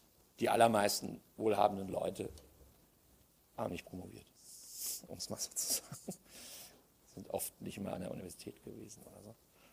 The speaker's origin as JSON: {"language": "German", "town": "Frankfurt", "region": "Hesse", "country": "Germany", "said": "also ich komme aus Frankfurt"}